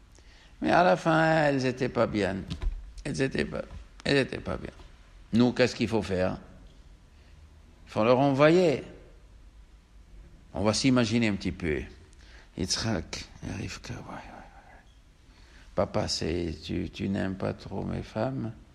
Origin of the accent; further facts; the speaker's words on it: Tunisia; comme on dit chez nous au Tunisien